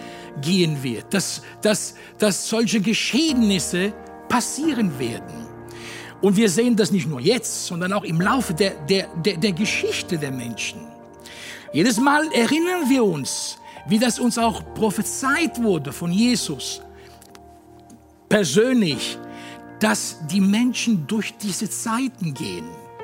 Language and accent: German; Italy; Und ich als Italiener bin sehr, sehr berührt